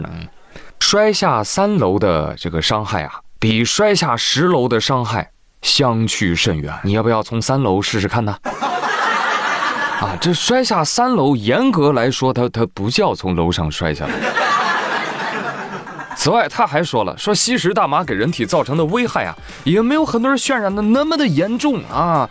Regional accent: China; 其实我们中国人

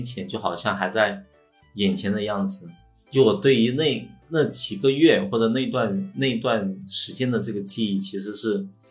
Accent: Xiamen, Fujian, China; now in Shanghai, China; 可能就是觉得在上海也混不下去了，然后呢，可能就想回到我的家乡，对对，家乡那种感觉吧。然后呢，于是乎我就开始去投了一些在厦门的工作机会

